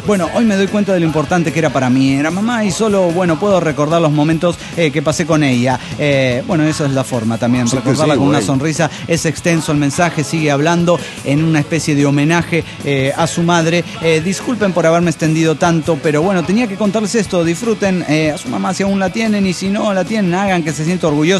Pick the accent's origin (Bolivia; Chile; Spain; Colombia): Bolivia; Lamentablemente en mi país, desde que Evo Morales empezó hace 7 años su proceso de cambio, se ha enfocado a perseguir, amedrentar y subestimar a la clase intelectual y profesional.